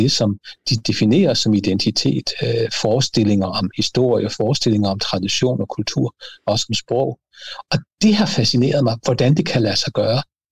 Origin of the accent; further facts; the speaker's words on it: Schleswig-Holstein, Germany; Da jeg gik i skole i Sydslesvig i 1980'erne